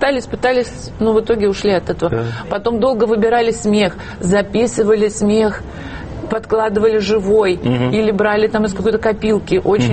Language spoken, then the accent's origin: Russian; Novosibirsk, Novosibirsk Oblast, Russia; now in Moscow, Russia; я пришла поступить в театральную в Москву, я приехала из Новосибирска.